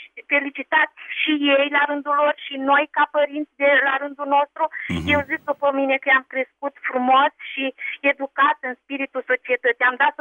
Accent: Bacău, Bacău County, Romania; Sunt din Bacău și vreau să felicit

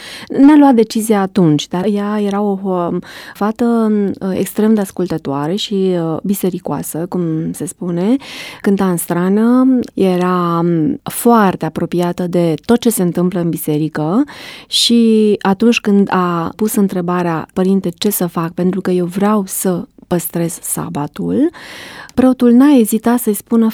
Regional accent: Tecuci, Galați County, Romania; M-am născut într-un oraș de provincie, Tecuci, județul Galați. A fost și este o bucurie de fiecare dată când ajung acasă să-mi amintesc de anii copilăriei.

